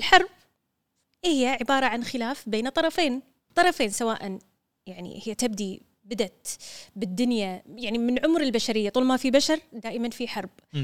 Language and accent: Arabic; Kuwait; أنا كويتي